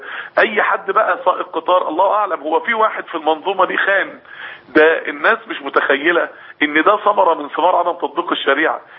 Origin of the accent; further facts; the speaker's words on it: Egypt; احنا عندنا في مصر